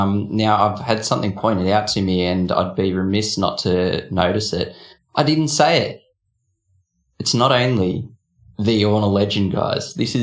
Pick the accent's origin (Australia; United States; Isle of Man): Australia; I come all the way from Australia via the power of a way vessel.